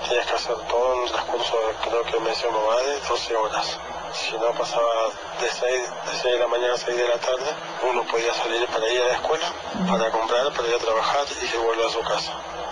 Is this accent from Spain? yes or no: no; Berazategui, Buenos Aires Province, Argentina; Soy de Argentina, de la ciudad de Buenos Aires, del partido en la localidad de Berazategui.